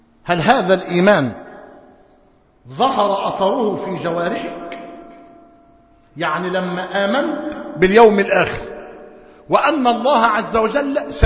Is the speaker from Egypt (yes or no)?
yes; Egypt; ونحن في موسم في قريتنا وفي قرى مصر موسم حصاد القمح